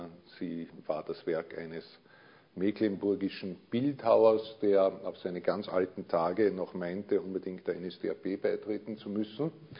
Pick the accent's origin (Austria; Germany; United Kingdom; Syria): Austria; Linz, Upper Austria; moved away as an adult; Ich bin geborener Linzer, bin seit vielen, vielen Jahren, seit ich zu studieren begonnen habe, weg von dieser Stadt, komme aber immer wieder gern zurück von Zeit zu Zeit.